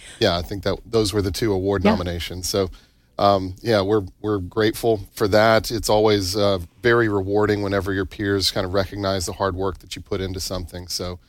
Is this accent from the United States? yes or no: yes; Tupelo, Mississippi, United States; coming back to my hometown of Tupelo, Mississippi